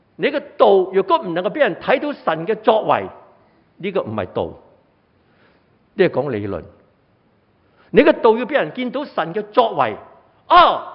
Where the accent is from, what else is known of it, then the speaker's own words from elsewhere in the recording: China; 我中国人咧唔好睇上帝唔赐福俾我哋啊